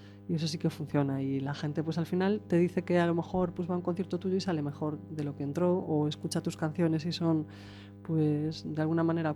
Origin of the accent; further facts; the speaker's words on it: Arteixo, Galicia, Spain; yo soy de Meicén, de Arteixo